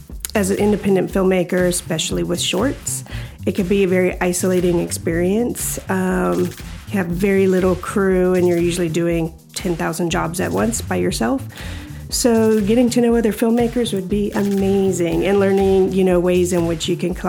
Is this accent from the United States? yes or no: yes; Texas, United States; I grew up in the Bible Belt of Texas.